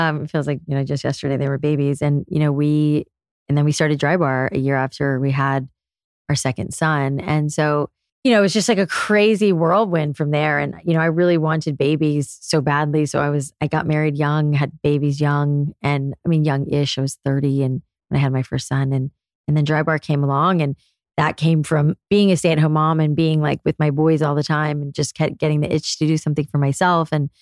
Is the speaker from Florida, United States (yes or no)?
yes; Florida, United States; moved away as an adult; also born or lived in New York City; I was a curly hair girl growing up in South Florida and really kind of lost after high school and didn't know what I wanted to do with my life, and moved to New York City and basically lived in New York all of my 20s.